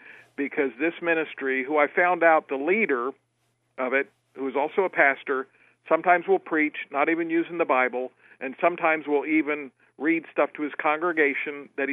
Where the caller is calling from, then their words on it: Marysville, Ohio, United States; Not too bad. I'm calling from Marysville, Ohio.